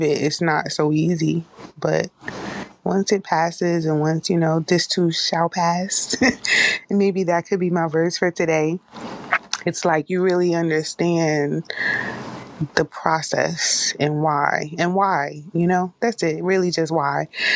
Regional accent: Newark, New Jersey, United States; y'all. I am from Jersey, from Newark, New Jersey, to be exact.

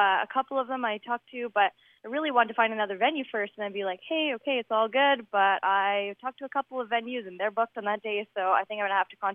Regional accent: Ontario, Canada; I'm from Ontario

